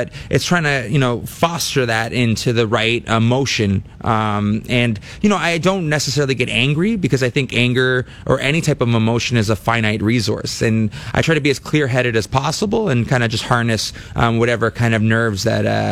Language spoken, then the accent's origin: English; Ottawa, Ontario, Canada; It definitely helps to have the hometown crowd on your side.